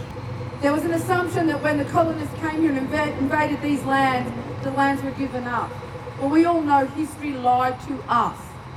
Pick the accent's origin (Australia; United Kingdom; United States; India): Australia; As an Australian, you deserve to be treated as though we're smarter than they assume we are.